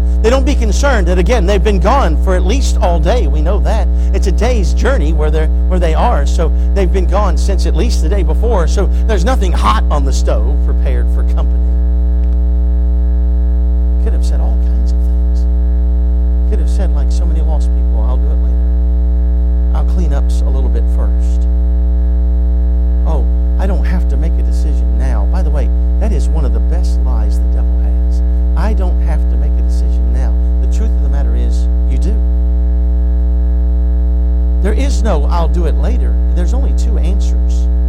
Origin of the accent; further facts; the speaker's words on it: West Virginia, United States; I think some of you know that originally we're from West Virginia.